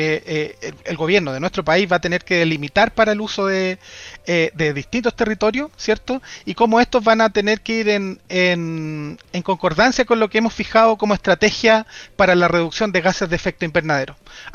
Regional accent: Villarrica, Araucanía, Chile; vamos a tomar el ejemplo de, yo soy de Villarrica, Villarrica y Pucón pasa de un escenario de ciudades de 60, 70 mil personas

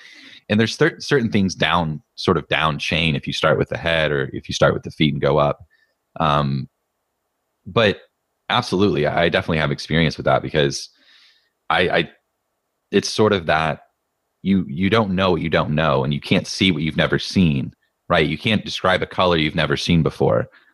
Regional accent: United States; And I, as an American, I can say with brute force and ignorance

